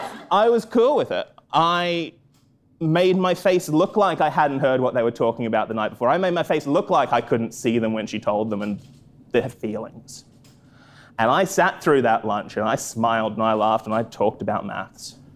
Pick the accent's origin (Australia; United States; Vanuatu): Australia; I was 20. It was 2005. I had just started my PhD. I'm from Australia. I'm from a small town in Australia. They make aluminium